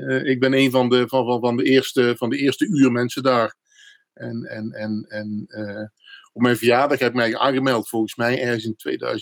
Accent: Eindhoven, North Brabant, Netherlands; kom uit Eindhoven, 51, lente is jong.

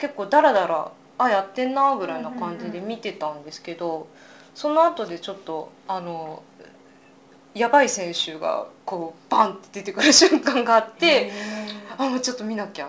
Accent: Mie, Japan; also born or lived in Ibaraki; 生まれは三重です。うん、で、あの父の仕事で一時茨城にいて、うん、で、あの小学校4年生の時に戻ってくることになったんですけれども

